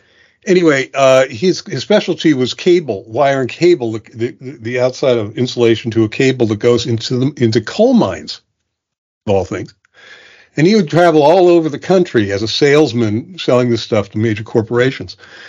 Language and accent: English; New Jersey, United States; See, I'm a transplant. I was born in New Jersey. Exit 8. And I grew up there thinking it was great.